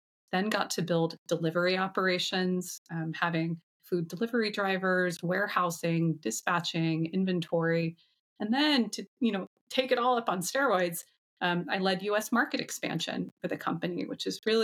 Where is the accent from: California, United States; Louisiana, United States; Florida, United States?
Florida, United States; Orlando; I ended up at a farmer's market locally in my hometown and met a chef who had a farmer's market stand.